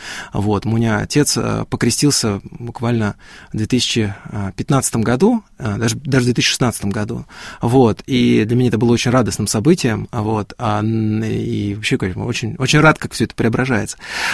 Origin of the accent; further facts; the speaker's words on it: Tver, Tver Oblast, Russia; Ну, мы родом из с Твери